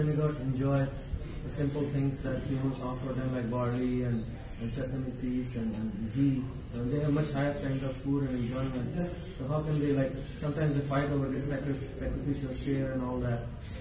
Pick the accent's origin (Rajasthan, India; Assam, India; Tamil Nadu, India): Rajasthan, India; Rajasthan.